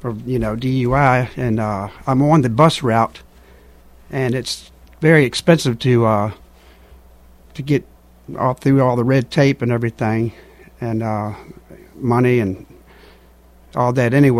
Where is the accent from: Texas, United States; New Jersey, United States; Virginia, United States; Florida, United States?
Virginia, United States; Richmond; Richmond, Virginia.